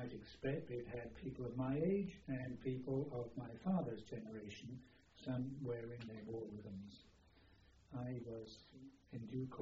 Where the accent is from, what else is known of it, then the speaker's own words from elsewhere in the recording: Bristol, South West England, United Kingdom; I was born in Bristol.